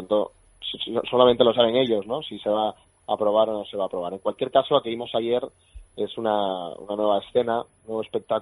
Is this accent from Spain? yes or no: yes; Catalonia, Spain; mayoría de catalanes los que le dijimos al señor Puigdemont y al señor Junqueras que queremos seguir siendo catalanes, por supuesto, españoles y europeos.